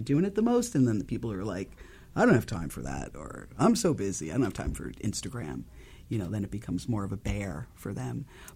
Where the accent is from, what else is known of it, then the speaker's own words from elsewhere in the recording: New York, United States; And, you know, I grew up in New York. I'm a lifelong New Yorker.